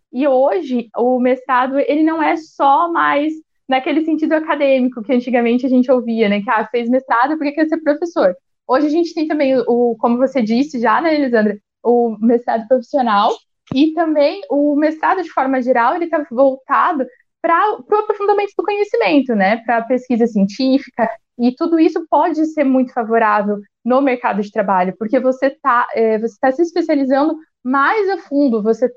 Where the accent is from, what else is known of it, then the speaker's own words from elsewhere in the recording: Londrina, Paraná, Brazil; now in Curitiba, Brazil; Eu sou de Londrina e eu vim morar aqui em Curitiba.